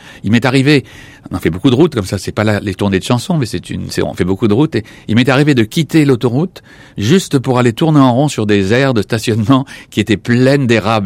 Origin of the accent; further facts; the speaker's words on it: Madagascar; born there; also born or lived in Saint-Pierre-et-Miquelon / Cameroon; Je suis né à Madagascar, j'ai vécu à Saint-Pierre-et-Miquelon au Cameroun.